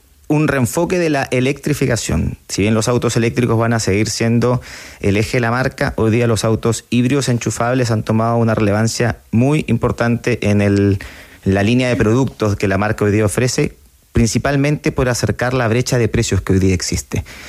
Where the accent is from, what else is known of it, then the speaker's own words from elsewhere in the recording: Peru; Soy peruano.